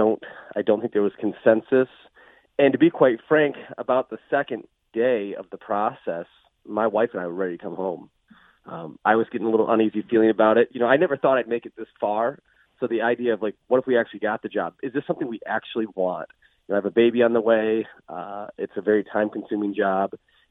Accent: Kimball Township, Michigan, United States; Yeah, you know, I'm a small-town guy. I grew up in Kimball Township.

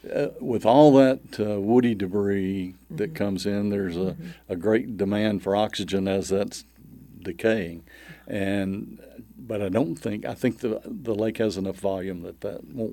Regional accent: Batesville, Arkansas, United States; Batesville.

